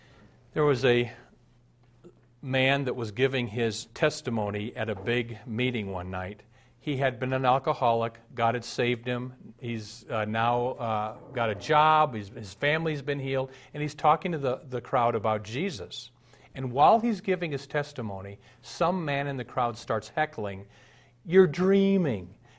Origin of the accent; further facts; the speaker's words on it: Omaha, Nebraska, United States; I was raised in Omaha.